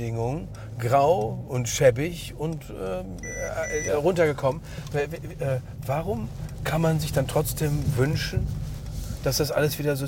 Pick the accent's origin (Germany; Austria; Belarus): Germany; Berlin; Ich habe ja immer als Berliner, der hier schon seit mehr als anderthalb Jahrzehnten lebt